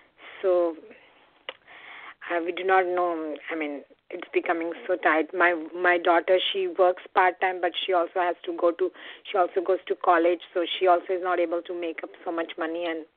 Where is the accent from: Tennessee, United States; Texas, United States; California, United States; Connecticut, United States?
Connecticut, United States; from Connecticut.